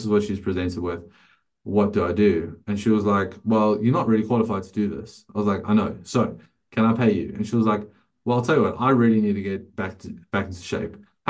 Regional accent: South Africa; As a 19, 20-year-old trainer, that was like, as a South African, that's more money than I've ever heard in my life.

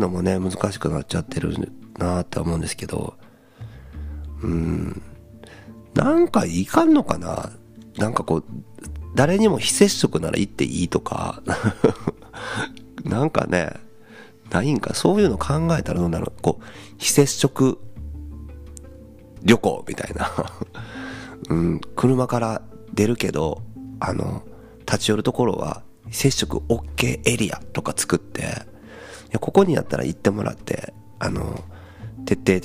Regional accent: Mie, Japan; 僕の地元の方に来たらこんなとこに行けますよっていう紹介

